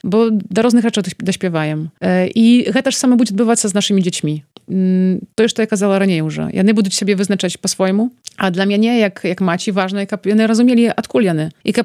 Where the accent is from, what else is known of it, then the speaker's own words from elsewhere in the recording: Poland; калі я ў Польшчы выхавана як беларуска, то я беларуска. І далей гавару, што я беларуска з беларускай меншасці. І гэта мне не перашкаджае. Але ж я грамадзянка Польшчы.